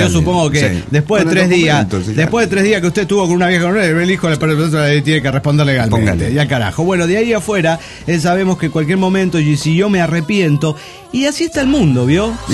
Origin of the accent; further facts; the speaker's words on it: Puebla, Mexico; de Puebla, México.